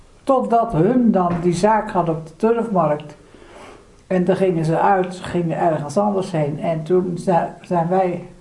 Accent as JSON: {"language": "Dutch", "town": "Amsterdam", "region": "North Holland", "country": "Netherlands", "lives_now": "Leiden, Netherlands", "said": "Ja, nou, ik kom uit Amsterdam."}